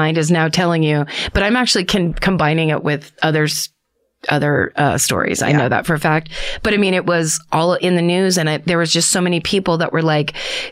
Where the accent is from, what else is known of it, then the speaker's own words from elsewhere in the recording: Albuquerque, New Mexico, United States; I'm from Albuquerque, New Mexico, which of course has a well-known history of murder and meth usage. Growing up there, you kind of just learn to accept that weird shit is going to happen.